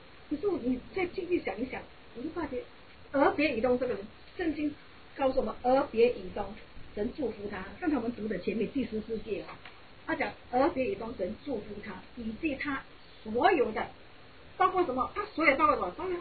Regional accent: Singapore; 以前我记得我们住在新加坡的时候，以前我小的时候，通常很多的家庭都是三代同堂的。

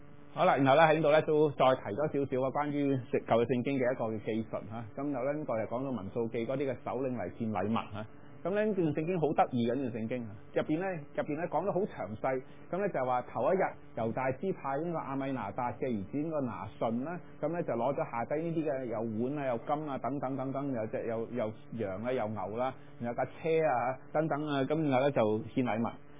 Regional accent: China; 在这里顺带提提就是住棚节呢是中秋节，我们中国人中秋节

